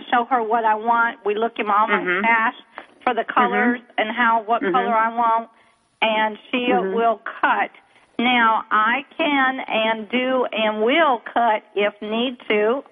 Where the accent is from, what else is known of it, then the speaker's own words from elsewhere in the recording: Tennessee, United States; No, it's Tennessee. I live in Texas, but I'm from Tennessee.